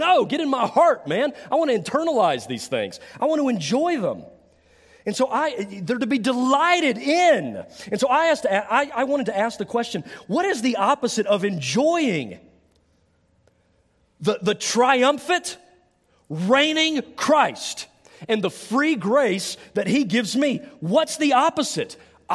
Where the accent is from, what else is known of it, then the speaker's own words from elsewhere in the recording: Southeast, United States; now in Iowa, United States; We've been in Iowa for 3 years, and we moved. And when we moved, we come from the Southeast, where you know if it gets cold, they cancel school.